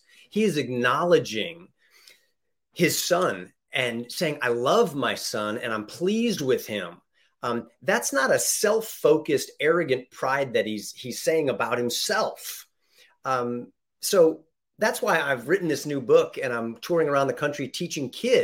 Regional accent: United States; I'm thankful that I'm an American.

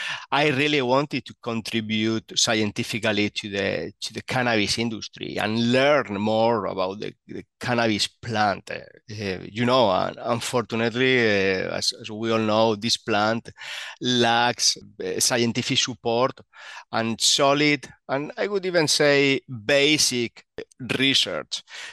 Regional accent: Spain; English is a second language; So let me start about my origins. I'm actually from Spain.

